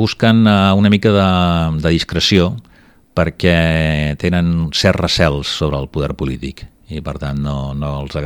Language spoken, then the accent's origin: Catalan; Barcelona, Catalonia, Spain; Jo sóc barceloní, però fill i net de barcelonins, però amb algunes arrels al Penedès per família